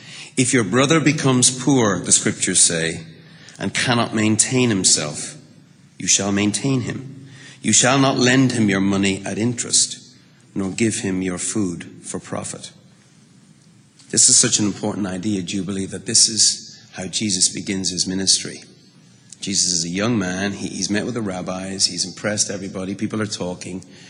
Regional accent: Ireland; but be warned, I am Irish.

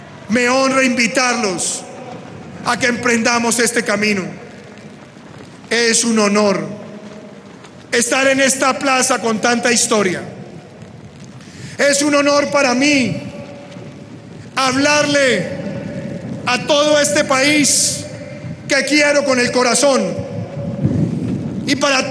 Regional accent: Colombia; Yo, como un colombiano más, he estado recorriendo durante varios años el territorio

